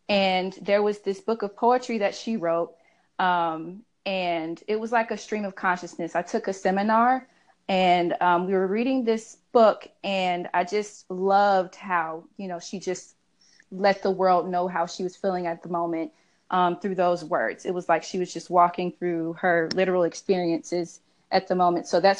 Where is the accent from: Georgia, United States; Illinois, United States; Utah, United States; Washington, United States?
Georgia, United States; Atlanta; So I'm from Atlanta, Georgia. Go Dogs. Go Falcons.